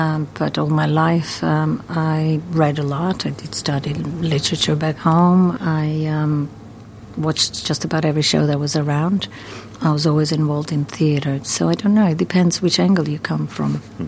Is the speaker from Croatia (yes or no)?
yes; Croatia; born there; English is a second language; moved away as an adult; also born or lived in United States / London; I was born in Croatia, and I moved to America when I was 22.